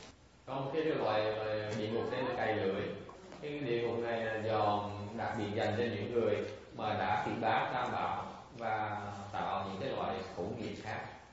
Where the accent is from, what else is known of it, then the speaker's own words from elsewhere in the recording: Nha Trang, Khanh Hoa, Vietnam; hồi nhỏ sống ở Nha Trang, thì ở Nha Trang là thích ăn đồ biển